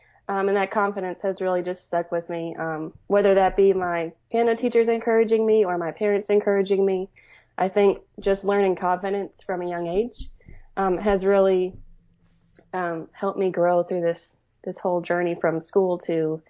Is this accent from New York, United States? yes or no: no; North Carolina, United States; I grew up in North Carolina, and there was mostly music education schools around me, so that's why I went to Virginia Tech.